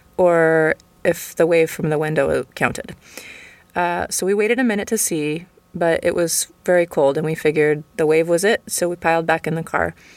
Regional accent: United States; moved away as an adult; now in Berlin, Germany; I'm an American living in Berlin, Germany.

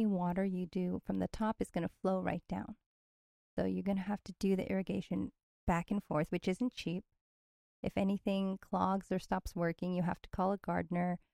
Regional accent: California, United States; Oh, yes. I love swimming pools. I grew up in Southern California.

